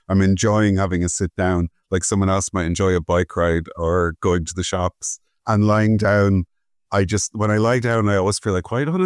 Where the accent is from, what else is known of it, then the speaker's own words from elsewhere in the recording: Cork, Munster, Ireland; I'm from Cork originally, which is where Murphy's are from.